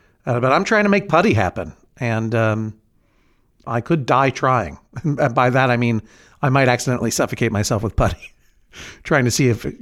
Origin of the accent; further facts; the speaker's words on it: Brookline, Massachusetts, United States; Oh, it's a movie theater that in Brookline, my hometown, which is in New England, a region of the Northeast United States.